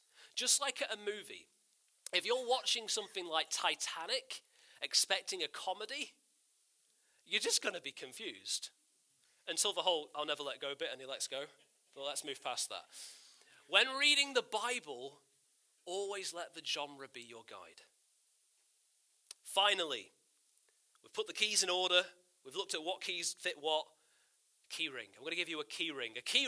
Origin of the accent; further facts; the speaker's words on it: Blackpool, North West England, United Kingdom; I'm from Blackpool, it's fine.